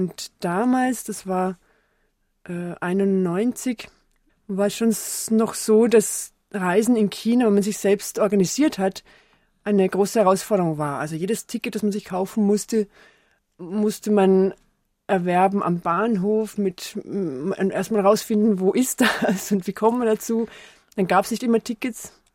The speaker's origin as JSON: {"language": "German", "region": "Lower Austria", "country": "Austria", "said": "Ich komme aus einem kleinen Ort in Niederösterreich, das ist eine Stunde von Wien."}